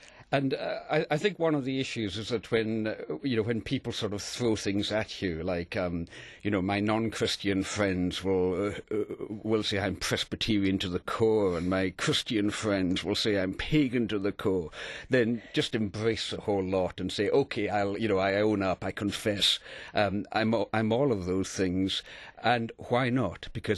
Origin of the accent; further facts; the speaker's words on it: Isle of Lewis, Scotland, United Kingdom; also born or lived in England; Presbyterian, I grew up on the Isle of Lewis. Although I was born in England, that has very little impact upon my identity. I grew up in the Isle of Lewis of a father who was a doctor in a rural community, and it was a profoundly Presbyterian community